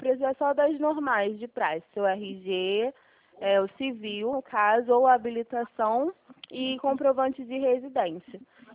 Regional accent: Rio de Janeiro, Brazil; Não, a gente é do Rio, de Vila Isabel, que próximo ao Maracanã.

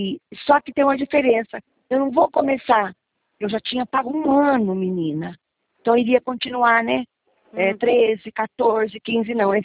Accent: Cândido Mota, São Paulo, Brazil; Eu sou de Cândido Mota, perto

